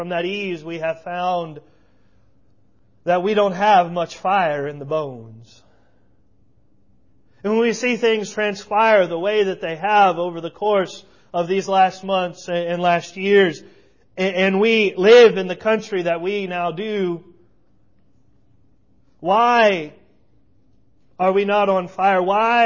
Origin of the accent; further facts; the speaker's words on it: United States; We are at ease in the Lord's churches today, and because we are American, we have been at ease for many years.